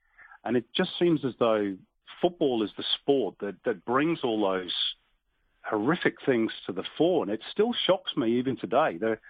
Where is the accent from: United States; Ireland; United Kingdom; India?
United Kingdom; England; I have to deal with that a lot as well, being English.